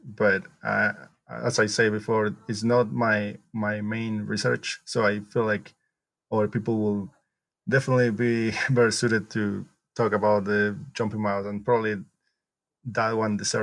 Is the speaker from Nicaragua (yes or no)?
yes; Nicaragua; English is a second language; now in United States; my dissertation is about bats in my home country, Nicaragua.